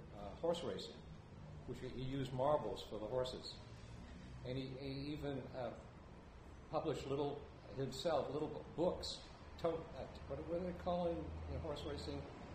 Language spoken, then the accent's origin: English; Maine, United States; also born or lived in New Hampshire; It was a haibun about growing up in Maine and New Hampshire, and a lot of it is about baseball.